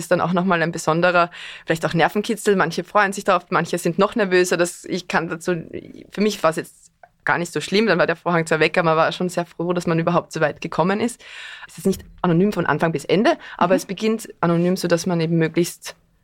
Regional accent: Tulbing, Lower Austria, Austria; aber ich komme aus Tulbing und habe zwar auch in Wien studiert und dann auch in Köln

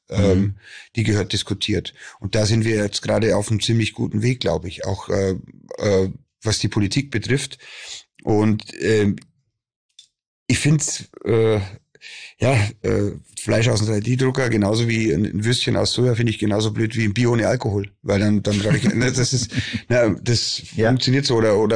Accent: Bavaria, Germany; Ich komme aus Bayern und das ist nicht okay.

